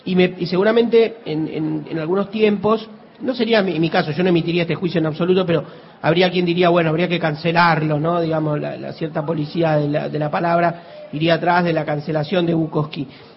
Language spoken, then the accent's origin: Spanish; Argentina; del que somos parte como argentinos.